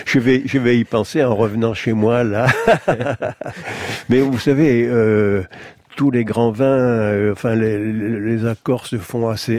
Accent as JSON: {"language": "French", "town": "Bordeaux", "region": "Nouvelle-Aquitaine", "country": "France", "said": "alors que je suis né à Bordeaux, je suis bordelais, ce que j'ose à peine le dire"}